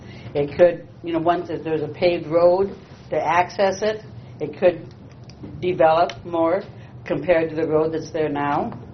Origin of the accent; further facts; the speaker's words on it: Minnesota, United States; I've only lived in that area for 6 years. I mean, I'm from Dakota County, but as far as living off of M Avenue.